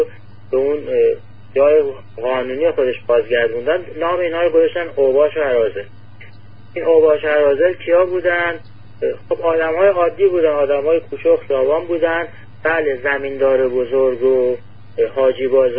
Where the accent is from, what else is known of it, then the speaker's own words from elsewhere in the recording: Iran; شاید خودمون هر کدوم به عنوان یک شهروند، به عنوان یک ایرانی مسئول هستیم